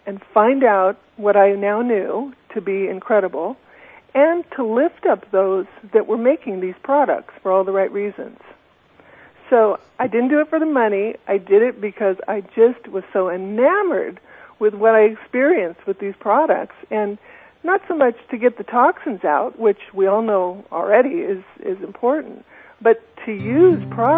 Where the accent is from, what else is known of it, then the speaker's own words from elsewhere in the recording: California, United States; Okay, well, I am from Southern California, as you mentioned